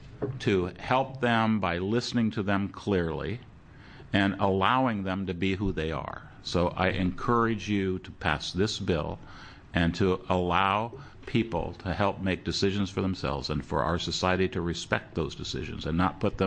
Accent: Port Angeles, Washington, United States; As a kid growing up in Port Angeles, Washington, a lot like the places that I lived in Coos Bay and North Bend

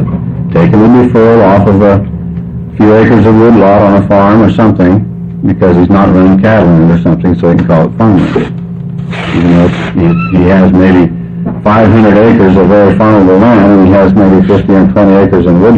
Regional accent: Dallas, Oregon, United States; I'm from Dallas, Oregon.

